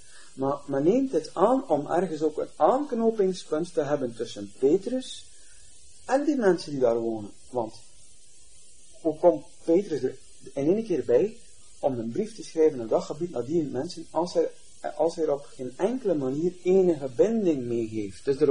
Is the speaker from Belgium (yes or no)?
yes; Nieuwpoort, West Flanders, Belgium; Moesten wij nog maar als Belgen hier uit Nieuwpoort weggerukt worden.